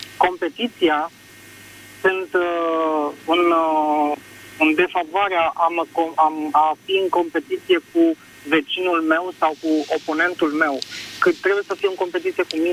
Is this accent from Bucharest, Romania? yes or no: yes; Bucharest, Romania; sunt din București.